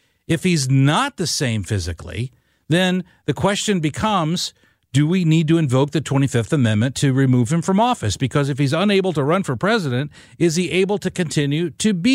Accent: Illinois, United States; Listen, I grew up in Southern Illinois. All my relatives, all my blood relatives still live in Southern Illinois.

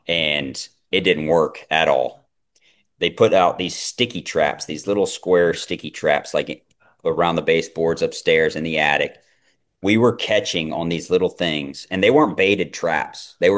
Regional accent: Texas, United States; And growing up in Texas, like we had tarantulas. We had big black widows. We had brown recluse spiders.

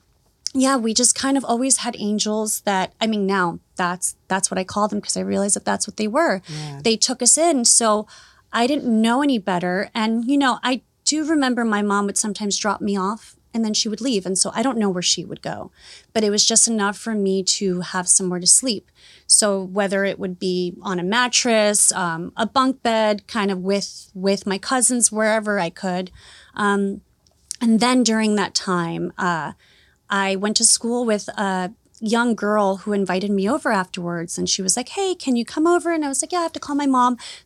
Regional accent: New York City, New York, United States; And also growing up in New York City, there's so much there.

